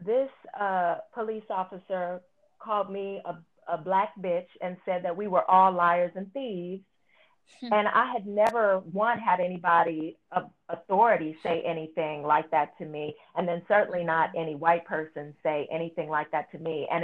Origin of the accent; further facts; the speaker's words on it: California, United States; Yeah, I'm from California. I'm from California, and what I will say is that where I lived in California, the northern part, and then, I grew up on a naval bases